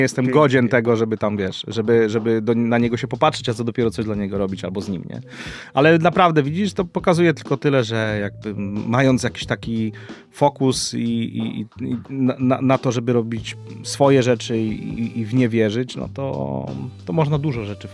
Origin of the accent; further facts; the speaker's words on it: Silesian Voivodeship, Poland; now in Warsaw, Poland; wyjechałem ze Śląska, musiałem wyjechać ze Śląska za chlebem tutaj do Warszawy.